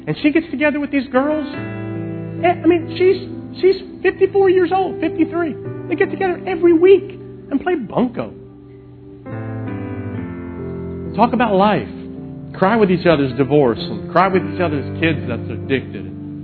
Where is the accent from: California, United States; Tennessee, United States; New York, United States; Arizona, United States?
Tennessee, United States; moved away as an adult; also born or lived in Oklahoma / Canada; I grew up in Tennessee, went to Oklahoma to Bible school, and then shortly after that, we were wound up in Canada for 13 years, and we've been here 14 years.